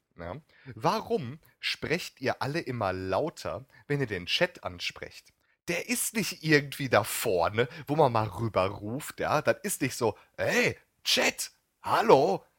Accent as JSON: {"language": "German", "region": "North Rhine-Westphalia", "country": "Germany", "said": "bei uns im Ruhrgebiet sagt man eins. Ja, bei uns sagt man"}